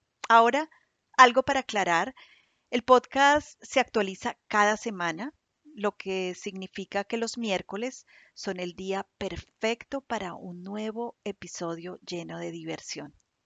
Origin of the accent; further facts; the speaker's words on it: Colombia; now in London, United Kingdom; Imaginen mi llegada a Londres como una colombiana en tierras foráneas. Me enfrenté cara a cara con los prejuicios que rodean a mi amada Colombia.